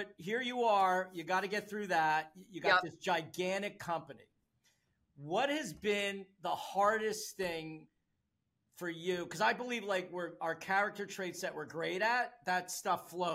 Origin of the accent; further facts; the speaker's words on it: New Jersey, United States; Like, I'm from Jersey, right?